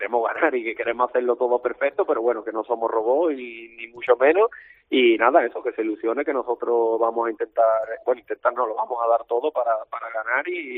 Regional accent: Andalusia, Spain; como andaluz que soy

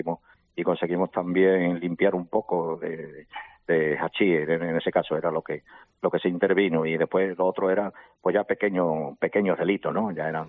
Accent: Almendralejo, Extremadura, Spain; la primera presentación va a ser aquí en mi pueblo, en Almendralejo.

